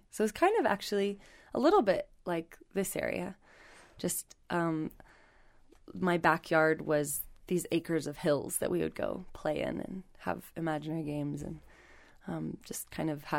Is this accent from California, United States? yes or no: yes; Windsor, California, United States; born there; I was born in Windsor, California, which is in Sonoma County.